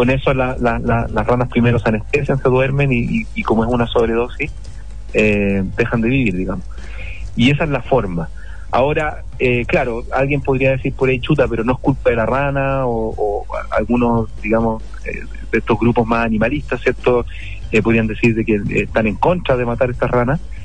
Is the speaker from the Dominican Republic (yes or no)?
no; Chile; es deber de nosotros como chilenos cuidar nuestro patrimonio natural